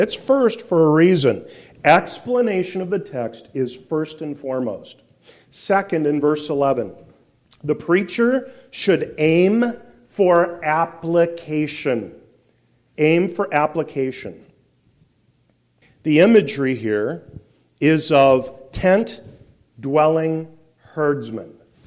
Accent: Iowa, United States; Now, I grew up in Iowa. I grew up in a city, but my grandparents had a farm.

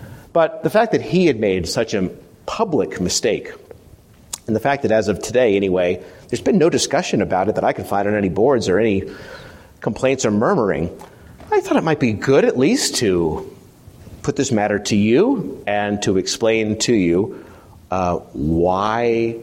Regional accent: Miami, Florida, United States; sing at University Baptist Church in Miami as a very young child, a Southern Baptist church. And so we were raised to believe in the Lord.

